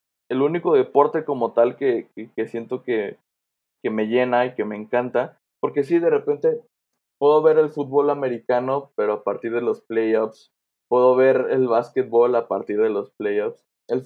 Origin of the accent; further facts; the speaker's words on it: Michoacán, Mexico; moved away as an adult; now in Guadalajara, Mexico; yo me vengo a vivir a Guadalajara, porque yo no soy de Guadalajara, yo soy de Michoacán.